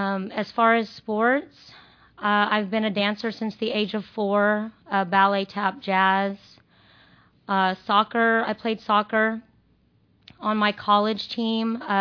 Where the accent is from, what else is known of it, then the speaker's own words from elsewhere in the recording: San Antonio, Texas, United States; well, I am from San Antonio, Texas originally. I grew up there, went to schooling there, high school.